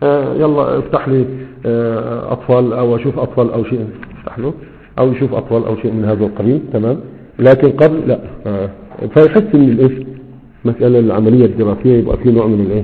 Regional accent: Egypt; وده ما زال الى حد ما موجود عندنا في مصر

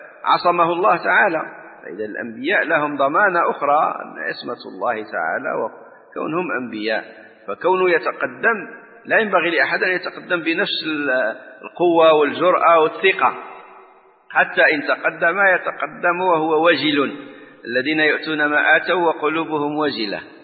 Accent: Morocco; احنا عندنا في المغرب ممكن واحد حياته كلها في النيابة

